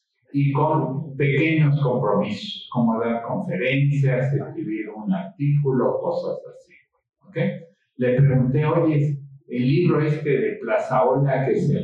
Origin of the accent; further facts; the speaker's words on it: Mexico; este conocimiento que nosotros como mexicanos tenemos como asignatura pendiente